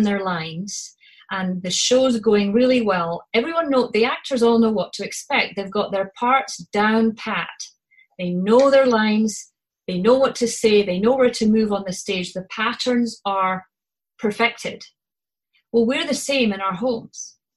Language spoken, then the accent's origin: English; Scotland, United Kingdom; accent: Scottish; So if you like my Scottish accent, you can listen to me for hours.